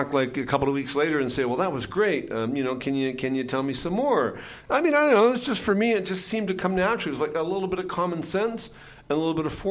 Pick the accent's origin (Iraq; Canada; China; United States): Canada; Halifax, Nova Scotia; I'm originally from Halifax, Nova Scotia.